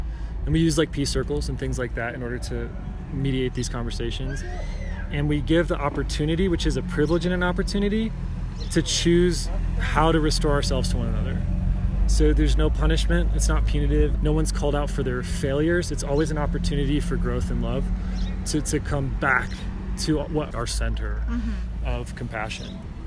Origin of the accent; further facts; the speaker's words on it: Chicago, Illinois, United States; So my background is in restorative justice. I'm from Chicago and I...